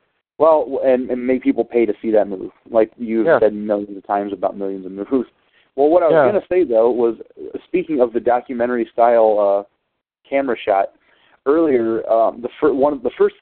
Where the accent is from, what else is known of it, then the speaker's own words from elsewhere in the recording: Fort Dodge, Iowa, United States; when he lives in Fort Dodge in my hometown